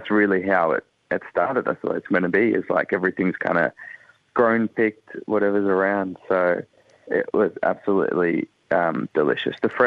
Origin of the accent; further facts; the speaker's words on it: Australia; growing up in Australia, kind of like, you want to be Australian